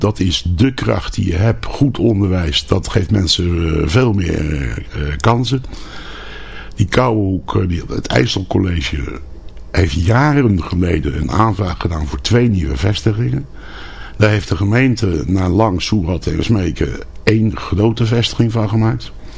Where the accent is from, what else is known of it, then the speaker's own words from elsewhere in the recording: Rotterdam, South Holland, Netherlands; ik ben ook maar pas bij dit station en ik kom uit Rotterdam.